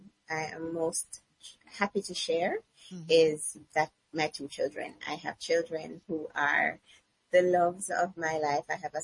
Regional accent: Jamaica; I am from Jamaica. I currently reside in Jamaica. I was born and raised in Jamaica.

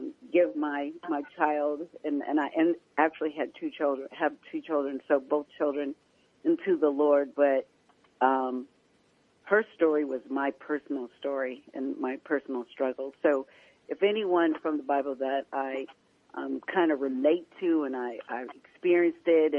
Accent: Midwest, United States; When I was younger, I used to love, and I'm from the Midwest, so I used to love passing, you know, churches

